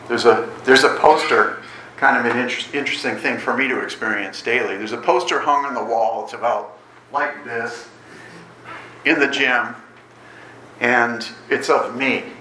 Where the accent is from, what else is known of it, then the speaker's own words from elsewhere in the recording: New England, United States; also born or lived in Florida; I grew up in New England. I lived there and then worked for SeaWorld of Florida for a few years after marrying my Canadian wife, Joanne. And we had returned to Massachusetts for various reasons.